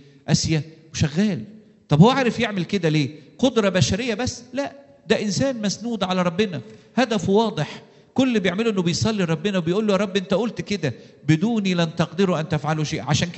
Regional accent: Egypt; رغم الضغوط اللي عندنا في مصر وانتم عارفين وجايين من مصر وفاهمين

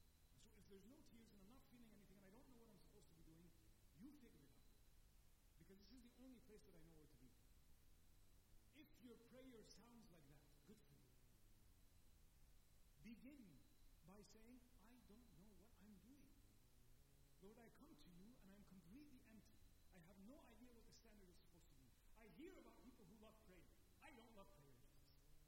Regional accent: Canada; I grew up in Canada. So I hear stories of the motherland, but I didn't grow up in that realm.

